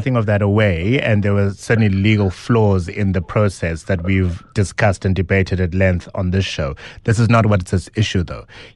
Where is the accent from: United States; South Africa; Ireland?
South Africa; As a South African, I would want to see him back in prison for 2 months and one day